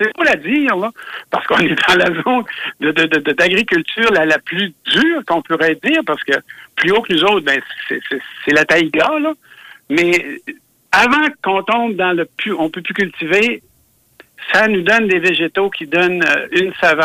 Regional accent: Quebec, Canada; quand elle pousse chez nous, dans le Nord, ça goûte vraiment meilleur qu'ailleurs.

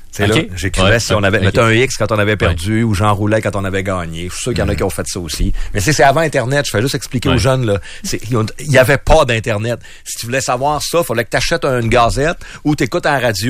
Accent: Quebec, Canada; Moi, je viens du Saguenay.

